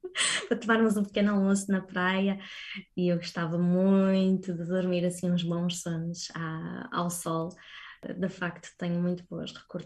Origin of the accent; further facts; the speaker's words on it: Póvoa de Varzim, Porto, Portugal; de facto a minha infância foi muito passada na Póvoa de Varzim, por exemplo, Vila de Conde.